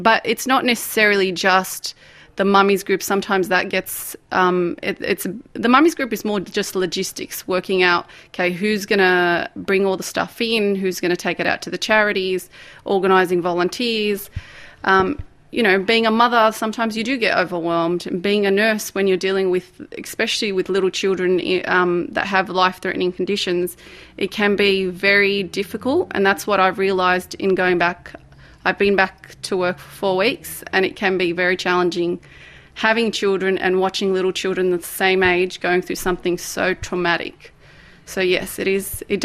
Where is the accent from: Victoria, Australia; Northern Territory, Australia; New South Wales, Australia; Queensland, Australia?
New South Wales, Australia; Sydney; My parents originated from south of Lebanon. I was born in Australia and grew up in southwest Sydney.